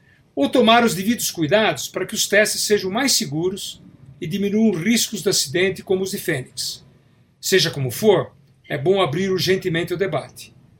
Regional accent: Brazil; já que nós, como brasileiros, não participamos ativamente dessa indústria emergente

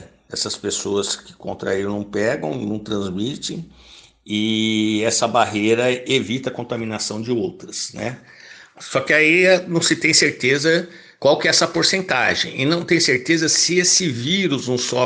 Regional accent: Brazil; De todos nós e todos nós como brasileiros

